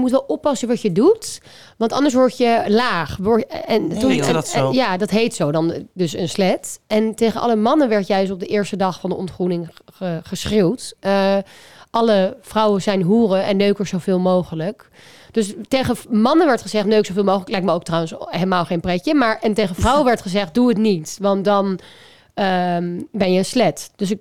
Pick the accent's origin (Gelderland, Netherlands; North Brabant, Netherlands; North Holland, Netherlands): North Holland, Netherlands; Amsterdam; En ik was 21 en toen dacht ik moet terug naar Amsterdam, waar ik vandaan kom.